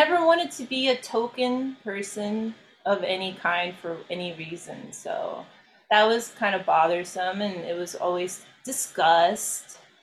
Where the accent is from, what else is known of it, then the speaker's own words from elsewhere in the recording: Belarus; I'm from Belarus, which is, former Soviet Union.